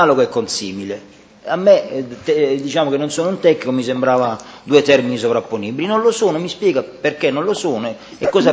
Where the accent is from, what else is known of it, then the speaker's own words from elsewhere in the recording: Taranto, Apulia, Italy; in questo caso siamo tutti di Taranto